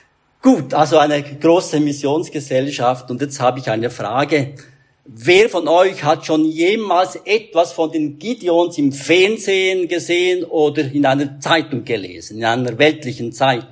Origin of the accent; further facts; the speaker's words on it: Thuringia, Germany; wahrscheinlich so wichtig wie Thüringen, wo ich herkomme, für die Wiener ist.